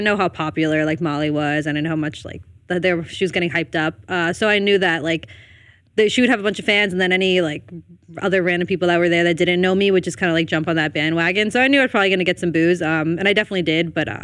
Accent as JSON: {"language": "English", "town": "Elmwood Park", "region": "New Jersey", "country": "United States", "said": "I'm from Elmwood Park, New Jersey."}